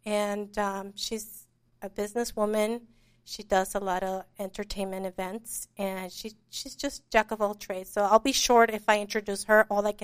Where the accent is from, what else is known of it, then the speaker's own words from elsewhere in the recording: Long Beach, California, United States; But by the way, I'm from Long Beach.